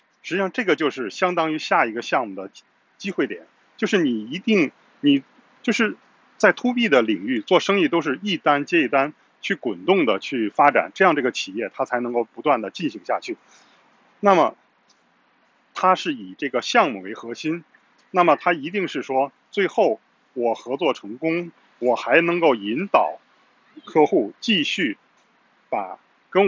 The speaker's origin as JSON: {"language": "Chinese", "country": "China", "said": "我们中国人人人都离不开微信，对吧？"}